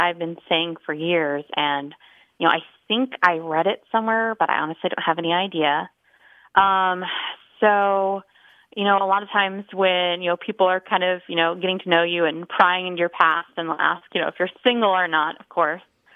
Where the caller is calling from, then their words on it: Fort Worth, Texas, United States; I'm calling from Fort Worth, Texas.